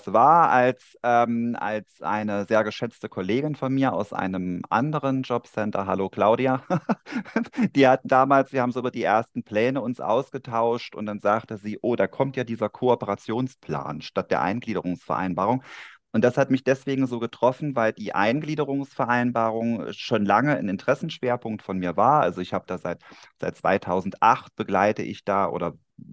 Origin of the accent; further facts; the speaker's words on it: eastern Germany, Germany; Und ich bin ja im Osten Deutschlands geboren worden und aufgewachsen und mitten in diese spannende Wendezeit reingeraten.